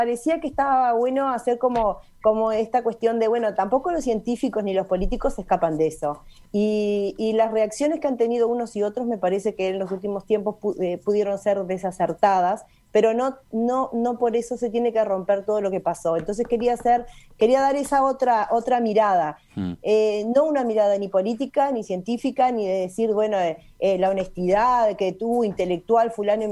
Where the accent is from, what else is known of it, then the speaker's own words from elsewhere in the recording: Uruguay; nos hace a la identidad como uruguayos